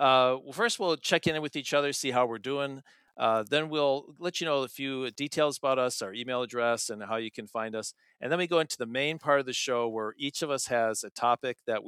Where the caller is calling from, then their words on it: Scottsdale, Arizona, United States; I'm calling in from Scottsdale, Arizona